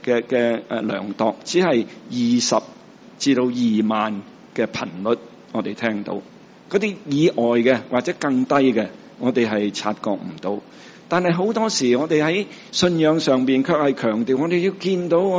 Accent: Hong Kong; 我哋食蛇嘅，我哋香港人。

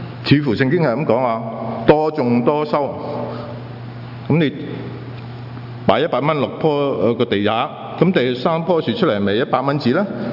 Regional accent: China; 咁我哋中國人都話啦，種瓜得瓜，又種豆得豆

